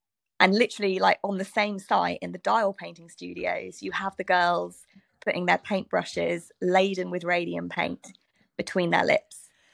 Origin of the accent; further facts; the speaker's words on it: United Kingdom; even though I'm British and this is an American story, you know, why don't I do it?